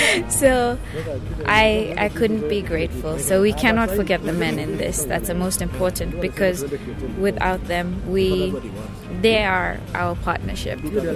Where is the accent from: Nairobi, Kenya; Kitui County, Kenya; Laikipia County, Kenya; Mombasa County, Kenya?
Mombasa County, Kenya; Mombasa; I'm Kenyan. born and brought up in Mombasa. I'm quite mixed, so I do have French, Portuguese, and Indian blood.